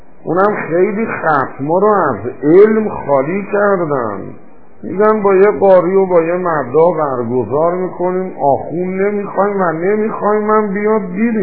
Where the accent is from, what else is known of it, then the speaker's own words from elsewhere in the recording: Iran; ما دوتایی ایرانی هستیم، دوتایی هم مسلمونیم، دوتایی هم مال یه خاکیم